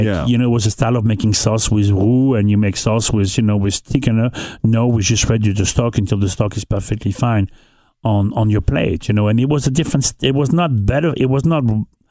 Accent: northern France, France; But, you know, it's the same thing in France. I mean, I grew up in North of France. My mom never cooked with olive oil.

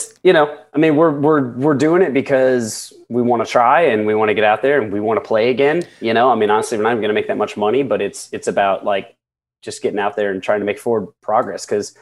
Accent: Indiana, United States; When I was 17, I grew up in Indiana and I got my first tattoo.

